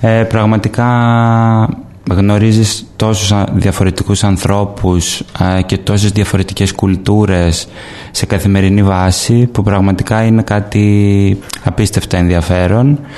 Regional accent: Greece; now in Athens, Greece; είμαι από την Ελλάδα, εκπροσωπώ την Ελλάδα στο Φεστιβάλ της Βενετίας, εκπροσωπώ το Τριανόν, ζω στην Αθήνα και σπουδάζω σκηνοθεσία και συγγραφή σεναρίου.

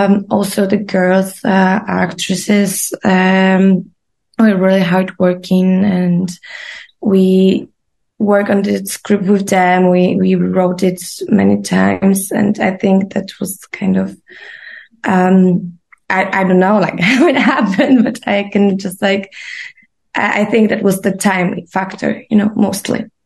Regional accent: Poland; English is a second language; now in Czech Republic; I'm Polish, but I'm born and raised in Poland, but I live in Czech Republic. I study here, I fell in love with boy and stayed here.

